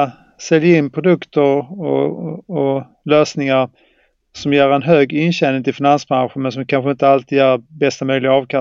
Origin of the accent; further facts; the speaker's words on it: Skåne, Sweden; Jag är som ni hör en äkta skåning.